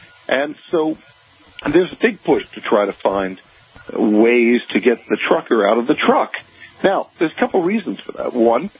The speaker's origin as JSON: {"language": "English", "region": "New York", "country": "United States", "said": "I'm originally from the New York area"}